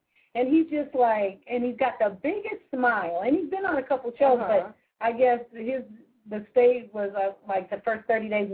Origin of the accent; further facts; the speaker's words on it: California, United States; We're from California. I'm from Southern California.